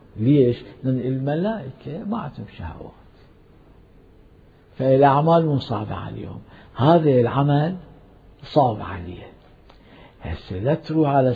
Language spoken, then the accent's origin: Arabic; Iran; وإذا اتراجع الأحداث في زمن ذلك الخطاب فتشوف إيش قد كان عندنا في إيران سجناء سياسي